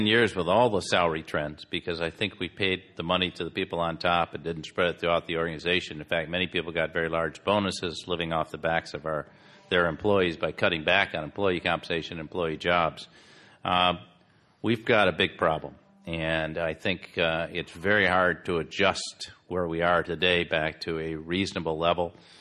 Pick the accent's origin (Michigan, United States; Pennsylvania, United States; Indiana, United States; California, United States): Michigan, United States; I grew up in Michigan.